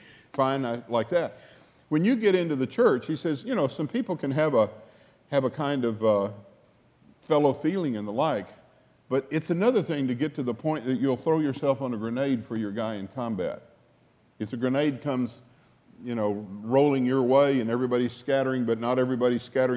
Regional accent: Arkansas, United States; I turned to my hometown in Arkansas, and there were like one or two little places they could stay.

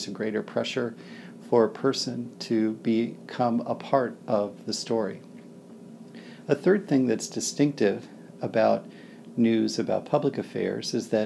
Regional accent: Raleigh, North Carolina, United States; My hometown newspaper is the Raleigh News and Observer.

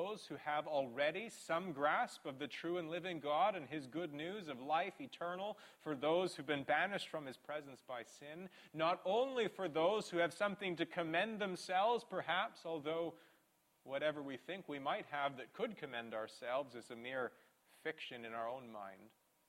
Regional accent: Ireland; Being Irish, I probably come from a family who offered human sacrifice

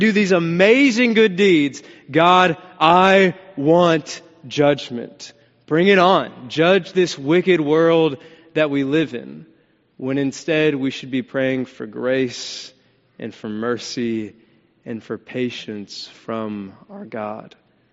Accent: the South, United States; Speaking of my mom being here from Birmingham, Alabama, I grew up in the South, and being a part of the South, there's something we all love, and that's football, isn't it?

